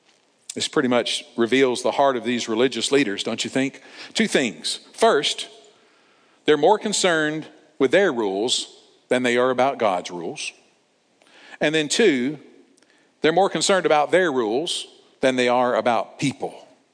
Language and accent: English; Tennessee, United States; I was also looking up some laws in my home state of Tennessee, and man, am I embarrassed.